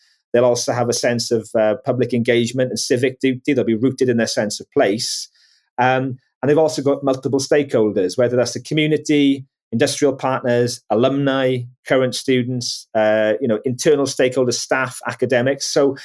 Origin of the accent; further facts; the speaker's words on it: Wales, United Kingdom; And I'm a Welshman as well. I think in Wales, we often tend to think of ourselves as imposters as well.